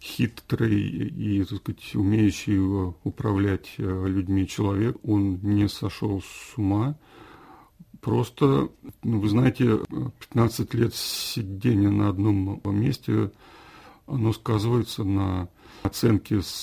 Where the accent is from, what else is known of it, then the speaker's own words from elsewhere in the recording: Russia; moved away as an adult; also born or lived in Norway; я уехал из России, когда мне было уже достаточно лет, да, я всю жизнь прожил там